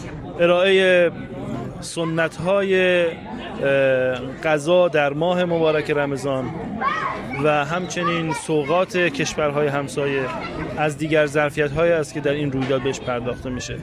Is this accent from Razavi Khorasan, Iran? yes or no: yes; Mashhad, Razavi Khorasan, Iran; من به عنوان یک مشهدی خیلی از این اطلاعات رو تا حالا نداشتم